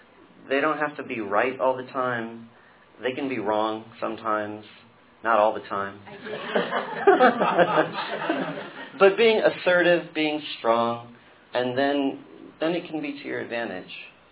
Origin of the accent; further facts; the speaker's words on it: United States; But I am an American, so you probably expect that.